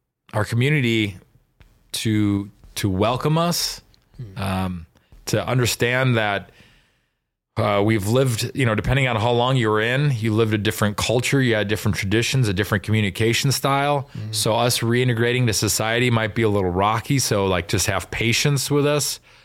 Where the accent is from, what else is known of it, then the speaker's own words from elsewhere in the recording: Midwest, United States; and then maybe growing up in the Midwest in a blue collar community, right?